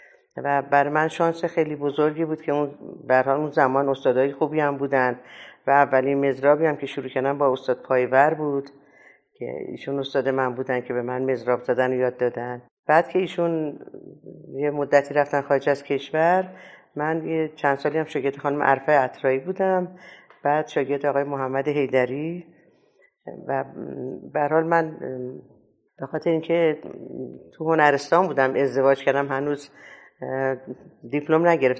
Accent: Tehran, Tehran Province, Iran; born there; من 6 بهمن 1326 در تهران در یه خانواده فرهنگی و هنری در واقع به دنیا اومدم.

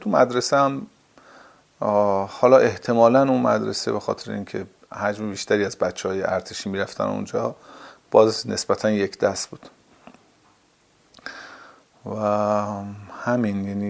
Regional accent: Zanjan, Zanjan Province, Iran; also born or lived in Dezful; من یه زنجانی هستم که تو دسپول به دنیا اومدم ولی شناسنامه‌ام متولد از تهرانه.

